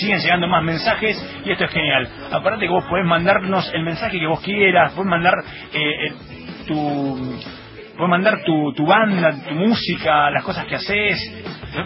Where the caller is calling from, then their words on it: Caleta Olivia, Santa Cruz, Argentina; de Caleta Olivia, provincia de Santa Cruz. Estoy de vacaciones en el Lago Puelo, Chubut.